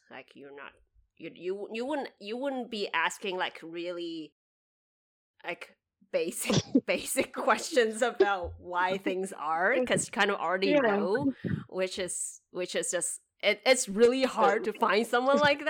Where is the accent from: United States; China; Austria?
China; English is a second language; Right. And so I'm Chinese and currently lives in China.